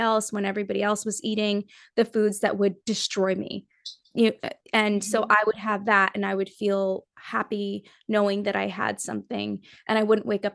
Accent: Nepal; I'm from Nepal. So in October, it all started already.

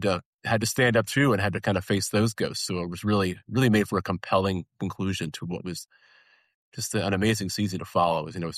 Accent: Rockville, Maryland, United States; I grew up in Rockville, right corner of Parkway and Seven Locks.

